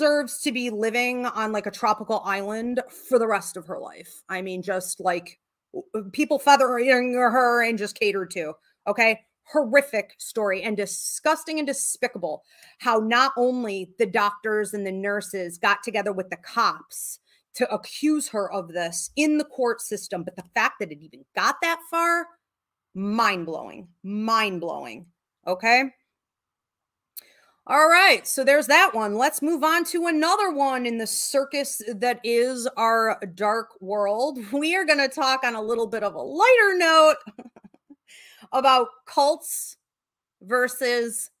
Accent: New York, United States; I grew up often in New York State, okay, especially when I was younger.

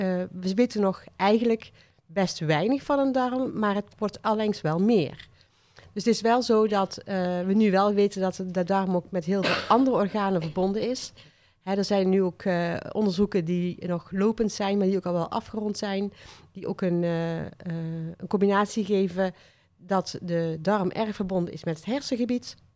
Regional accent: Veghel, North Brabant, Netherlands; Ik kom uit Veghel. Ik heb een praktijk ook in Veghel. Al sinds pakweg 20 jaar.

